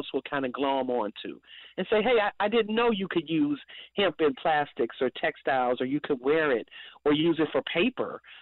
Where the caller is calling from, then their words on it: Chicago, Illinois, United States; I'm calling from Chicago.